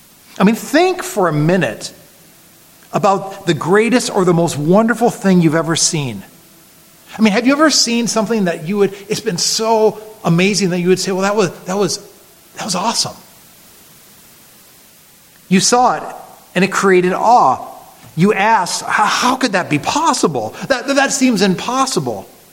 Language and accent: English; United States; In my home country, the Grand Canyon.